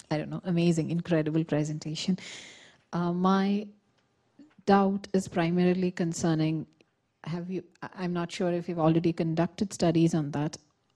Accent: India; English is a second language; I'm from India, so I think it's quite different.

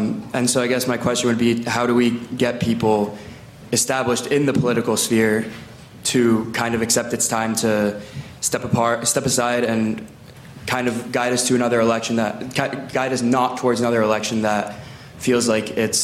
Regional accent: New Jersey, United States; I'm from New Jersey.

